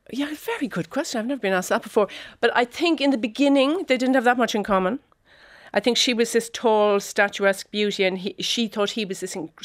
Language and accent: English; Cork, Munster, Ireland; English accented, which was mortifying growing up in Cork.